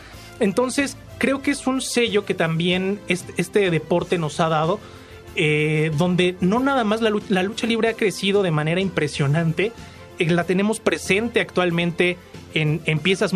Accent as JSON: {"language": "Spanish", "region": "Mexico City", "country": "Mexico", "said": "creo que esto es un sello importante que nos identifica como chilangos y la gente que está orgullosa de vivir en esta ciudad."}